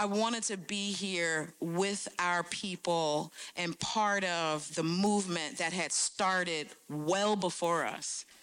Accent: Newark, New Jersey, United States; also born or lived in Scotch Plains; When I was in the third grade, we left Newark and moved to Scotch Plains, New Jersey, which is similar to Edina.

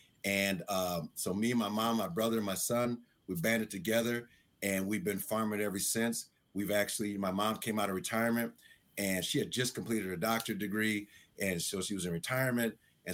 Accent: Iowa, United States; but we started Iowa because obviously I'm from Iowa.

